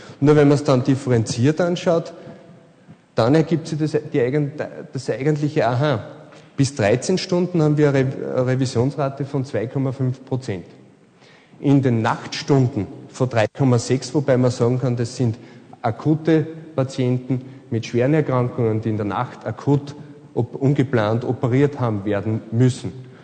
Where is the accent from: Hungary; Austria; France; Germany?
Austria; Nur bei uns in Österreich ist das nicht denkbar.